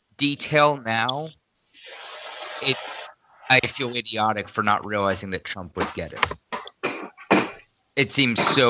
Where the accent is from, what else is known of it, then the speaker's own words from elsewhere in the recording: New York, United States; you know, I grew up in New York.